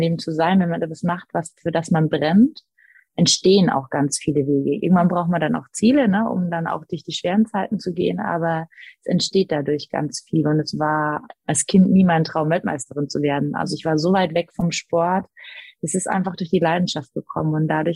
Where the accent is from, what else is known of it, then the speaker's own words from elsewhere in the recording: Bavaria, Germany; also born or lived in East Germany; dann bin ich am Bayerischen Dorf dann später groß geworden. Wir sind ja aus dem Osten raus, kurz nach meinem Unfall und bin dann am Bayerischen Dorf groß geworden.